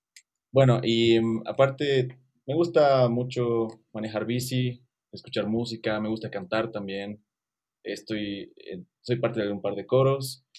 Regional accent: Cochabamba, Bolivia; moved away; entonces mezclo mi personalidad local con mi personalidad que desarrollé eventualmente cuando salí de Cocha

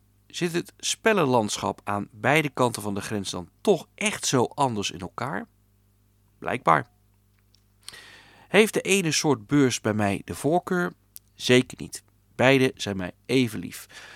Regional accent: Holland, Netherlands; En ook niet op het verschil dat wij als Hollanders op zondagmorgen al in rijen van 7 voor de deur liggen voor de openingstijd.

